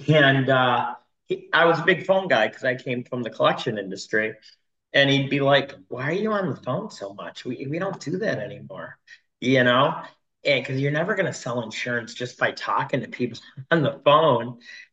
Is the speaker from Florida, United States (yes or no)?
no; Buffalo, New York, United States; So I'm from Buffalo, so it's my Frank's hot sauce.